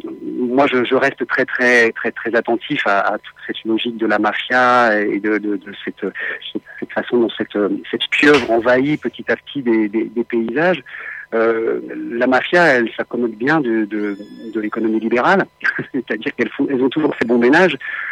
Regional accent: Northern and Eastern France, France; Moi, je viens de l'Est et du Nord de la France, dans des sites qui étaient des sites miniers, sidérurgiques

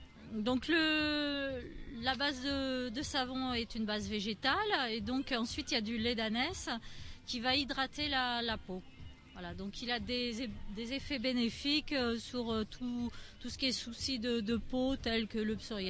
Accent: Nouvelle-Aquitaine, France; Alors, je suis de Dordogne, dans le nord du département de la Dordogne.

